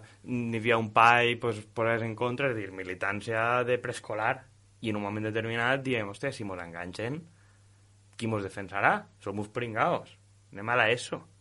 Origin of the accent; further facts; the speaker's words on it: Xàbia, Valencian Community, Spain; born there; vaig néixer a Xavi en 1988, sóc politòleg i consultor